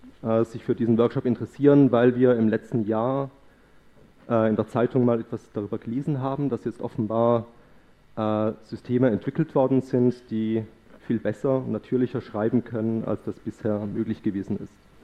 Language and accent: German; Eastern Switzerland, Switzerland; ich bin in der Ostschweiz geboren und aufgewachsen und im Moment schreibe ich meine Doktorarbeit an der Universität Zürich.